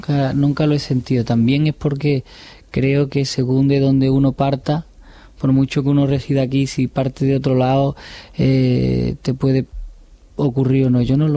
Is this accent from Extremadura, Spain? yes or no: yes; Extremadura, Spain; yo me siento a gusto, yo me siento cómodo en mi tierra y reconocido